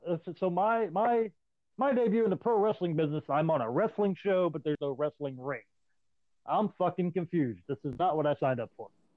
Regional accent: Canada; All right, so … I'm Canadian.

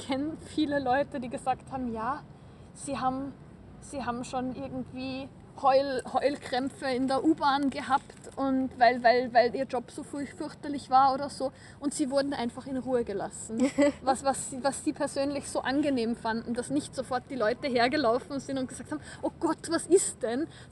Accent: Vienna, Austria; wie ich bin in Wien aufgewachsen, wie ich Wien nie gefunden habe.

